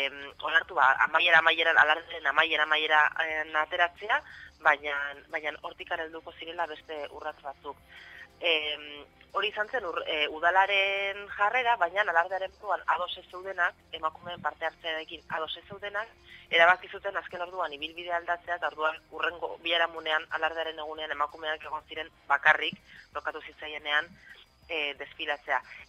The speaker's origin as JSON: {"language": "Basque", "town": "Bilbao", "region": "Basque Country", "country": "Spain", "lives_now": "San Sebastián, Spain", "said": "eta ni berez bilbotarra naiz, orain Donostin bizi naiz"}